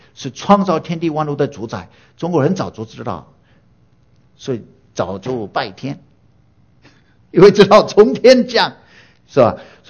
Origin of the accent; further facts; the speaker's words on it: United States; Chinese is a second language; 不过各位朋友，我是土生土长的人，哎，在美国来的